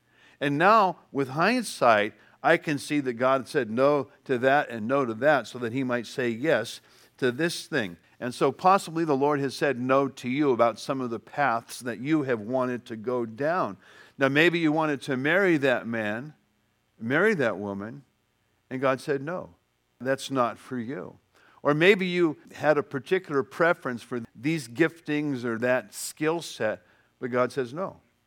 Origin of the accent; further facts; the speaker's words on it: Ceres, California, United States; born there; also born or lived in Bakersfield; I was born in Ceres. I don't have any consciousness of Ceres, but we lived 1 year in Bakersfield.